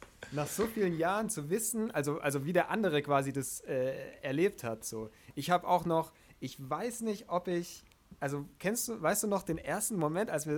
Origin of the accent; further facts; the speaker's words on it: Barling, Bavaria, Germany; now in Munich, Germany; Kennengelernt haben wir uns eigentlich in Barling, in unserer Heimatstadt.